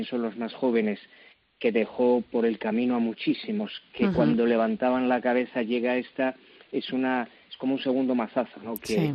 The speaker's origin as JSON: {"language": "Spanish", "country": "Spain", "said": "para todos nosotros que somos españoles"}